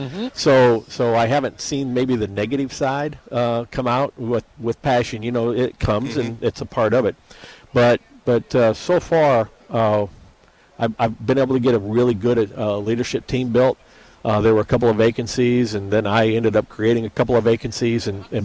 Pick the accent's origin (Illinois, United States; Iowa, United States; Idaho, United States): Iowa, United States; growing up in Iowa and living in the Midwest my whole life